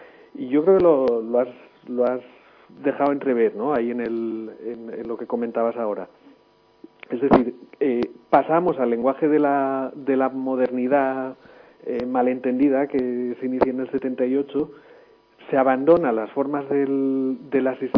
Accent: Valencian Community, Spain; also born or lived in Andalusia; yo soy hijo de migrantes andaluces en el País Valenciano, nací en Andalucía todavía

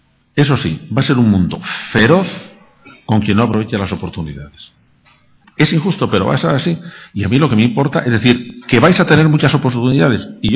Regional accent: Toledo, Castilla-La Mancha, Spain; La historia que yo cuento la sitúo en Toledo porque soy de Toledo.

